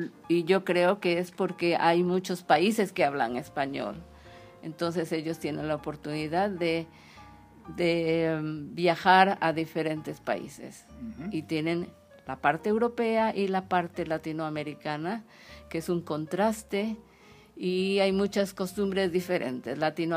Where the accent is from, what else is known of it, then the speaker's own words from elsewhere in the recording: Xalapa, Veracruz, Mexico; Sí, soy mexicana, soy de Jalapa, que está en el estado de Veracruz, en México.